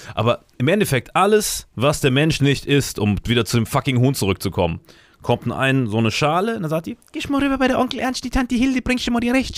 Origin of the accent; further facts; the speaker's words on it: Saarland, Germany; Aber meine Oma im Saarland lebt noch. Also bei der bin ich ja im Haus aufgewachsen